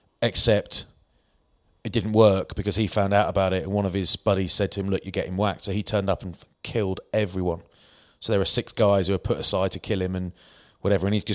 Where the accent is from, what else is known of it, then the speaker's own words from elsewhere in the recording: Maidstone, South East England, United Kingdom; I'm from Maidstone, Kent, mate.